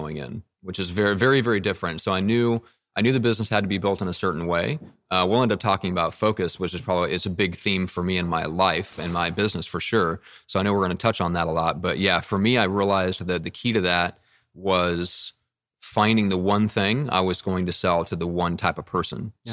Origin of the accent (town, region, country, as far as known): Midwest, United States; now in San Diego, United States